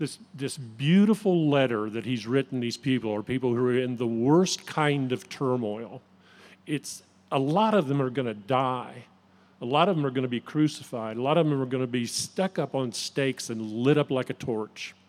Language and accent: English; Indiana, United States; I was born and raised in Indiana. I've never lived anywhere else